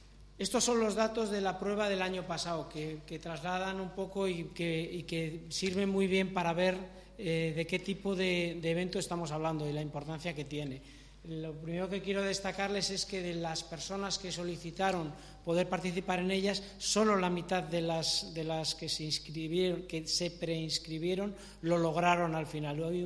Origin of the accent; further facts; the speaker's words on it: Santander, Cantabria, Spain; yo soy de Santander.